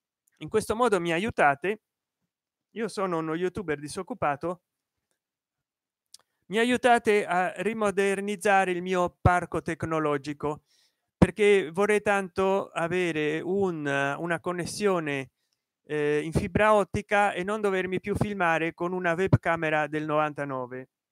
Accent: Rome, Lazio, Italy; Io sono di Casal Palocco.

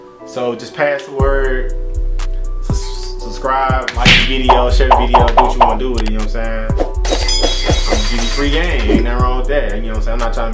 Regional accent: Louisiana, United States; Like I'm from Louisiana, so I know it's hard to get Louisiana bounce music.

